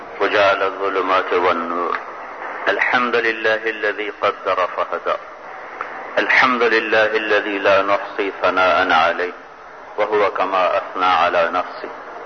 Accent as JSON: {"language": "Urdu", "town": "Multan", "region": "Punjab", "country": "Pakistan", "said": "میرا ضلع ملتان ہے"}